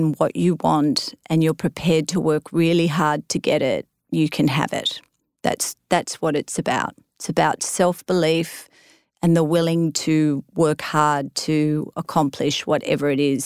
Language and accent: English; Australia; I'm Australian. You're not allowed to have an ego as an Aussie.